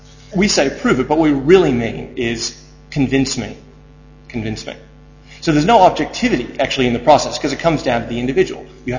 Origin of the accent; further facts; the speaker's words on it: United States; I don't mean because I'm American.